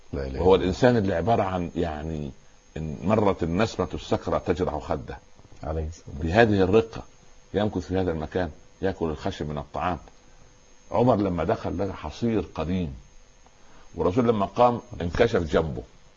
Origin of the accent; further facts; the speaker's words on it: Upper Egypt, Egypt; عليها خزنه عندنا في الصعيد يعني غرفه داخل غرفه